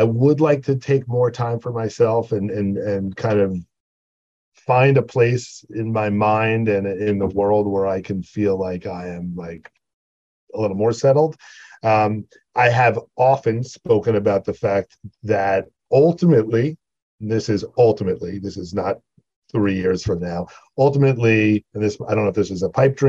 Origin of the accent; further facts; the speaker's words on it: New York, United States; now in New Jersey, United States; So, you know, it's funny growing up on Long Island and then moving and living in New Jersey, which has been amazing to me and my kids and my family.